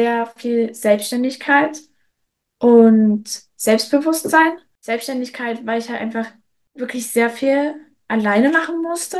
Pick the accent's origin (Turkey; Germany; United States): Germany; ich als Deutsche